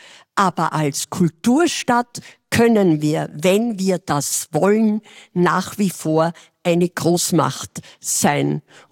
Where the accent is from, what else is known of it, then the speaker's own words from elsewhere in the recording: Salzburg, Austria; sind wir als Salzburger sehr stolz auf diese Institution.